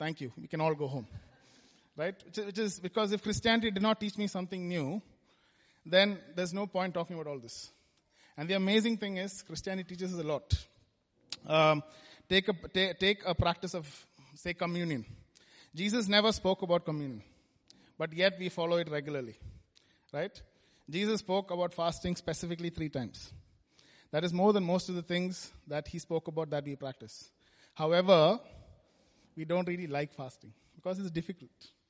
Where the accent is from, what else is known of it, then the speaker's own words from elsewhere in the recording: India; moved away as an adult; now in Bristol, United Kingdom; Me and my wife, Joy. We moved here from India 2 years ago. So people asked why Bristol, but actually Bristol chose us, I think, and which is why we are here.